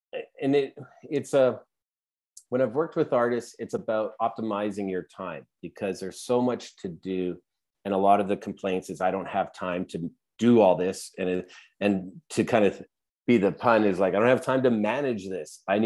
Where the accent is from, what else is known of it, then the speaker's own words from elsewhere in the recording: Canada; And we're Canadian, so I relate everything to hockey.